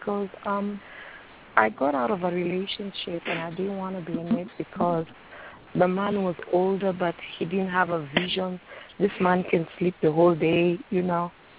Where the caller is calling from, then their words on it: New Jersey, United States; My name is calling from New Jersey. Happy holidays.